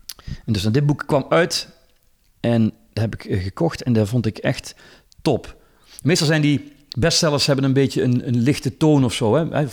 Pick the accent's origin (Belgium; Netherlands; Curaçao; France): Belgium; Neerpelt, Limburg; now in Antwerp, Belgium; ik woon hier voor niks in Antwerpen. Ik kom uit Neerpelt, Limburg, fantastisch, top. Ik ben naar Antwerpen gegaan omdat voor mij dit creatieve pool was.